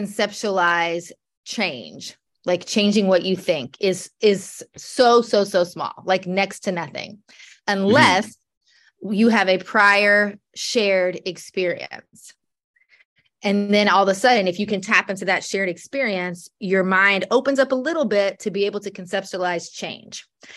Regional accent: the South, United States; I'm a white woman. I grew up in the South. I'm a Christian. I'm a mom.

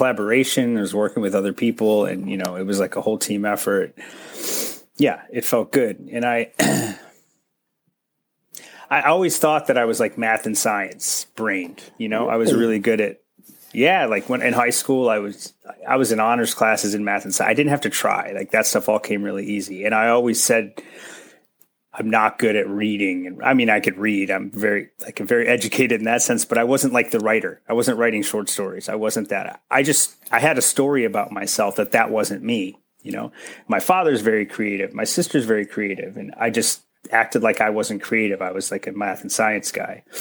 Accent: Michigan, United States; I grew up in a bunch of spots. My parents moved around early on and they split up and I went back and forth between the two. But this place that I talk about, what I refer to was Northern Michigan.

